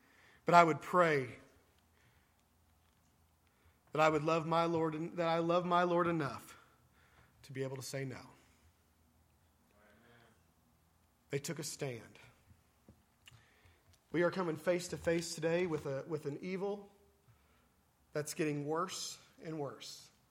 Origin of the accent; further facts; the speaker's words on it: Alexandria, Indiana, United States; I'm from Alexandria. Population of like 7.5. Not a big group. We have red gold tomatoes, amen. And the world's largest ball of paint.